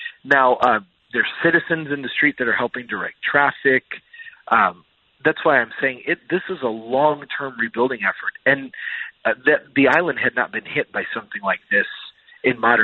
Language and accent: English; Chicago, Illinois, United States; now in Virginia Beach, United States; Well, you know, I grew up in Chicago, and snow days were very familiar